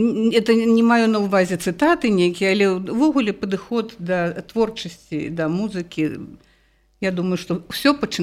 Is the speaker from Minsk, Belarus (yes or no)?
yes; Minsk, Belarus; А я ўвогуле жыхар горада, я мінчанка карэнная. Так што мама мая ведала, яна была з Магілёўшчыны